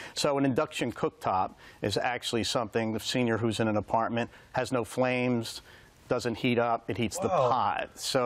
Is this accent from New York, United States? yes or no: no; Philadelphia, Pennsylvania, United States; So I grew up in South Philadelphia. I'm Italian.